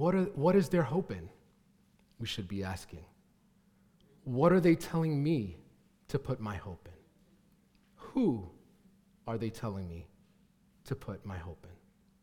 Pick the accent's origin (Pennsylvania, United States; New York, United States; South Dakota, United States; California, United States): New York, United States; and I was telling her I was from New York.